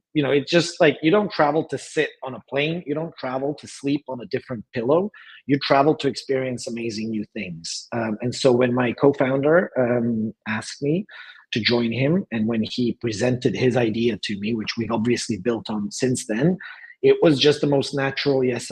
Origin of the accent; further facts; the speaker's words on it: Croatia; moved away; also born or lived in London, United Kingdom / Amsterdam, Netherlands / United States / Hong Kong; I'm originally from Croatia, but I've lived abroad most of my life. I've lived in London and Amsterdam and the US and Hong Kong and Brussels.